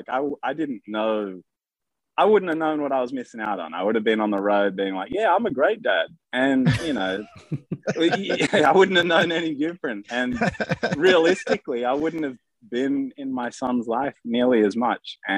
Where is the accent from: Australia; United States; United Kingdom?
Australia; Sydney, New South Wales; Like, you know, in Australia, we grew up in Sydney.